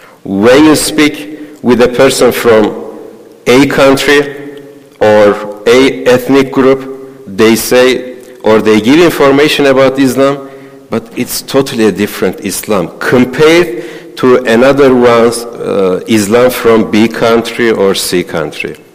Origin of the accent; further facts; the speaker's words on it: Ankara, Turkey; moved away as an adult; I came from Ankara just 7 months ago.